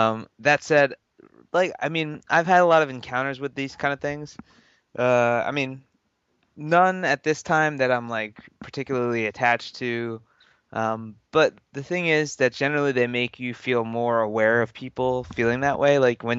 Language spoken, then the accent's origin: English; New Jersey, United States; And I feel like the same way for me growing up in Jersey, like I picked up a lot of the same sort of humor